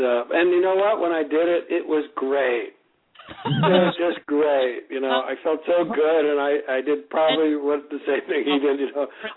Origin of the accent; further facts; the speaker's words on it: Wabash, Indiana, United States; born there; No, I was born in Indiana.